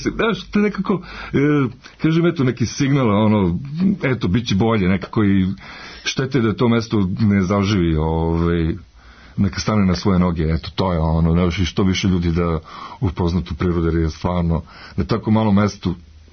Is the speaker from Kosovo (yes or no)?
yes; Pristina, Kosovo; ja sam rođen u Prištini i tamo sam završio akademiju